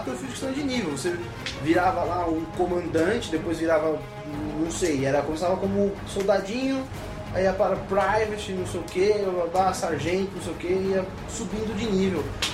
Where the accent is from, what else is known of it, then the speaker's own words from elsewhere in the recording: Minas Gerais, Brazil; lá em Minas Gerais, porque como eu sou mineiro, eu passei um tempo lá